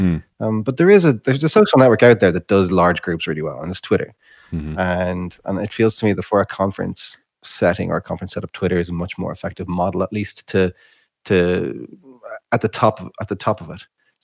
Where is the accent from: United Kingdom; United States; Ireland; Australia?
Ireland; accent: Irish; I should put all my Irish accent if this is for the Irish people.